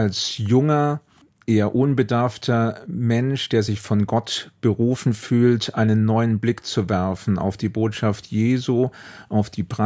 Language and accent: German; Erlangen, Bavaria, Germany; Das ist richtig, obwohl ich nicht aus der Gegend stamme. Ich bin in Franken, in Erlangen geboren und aufgewachsen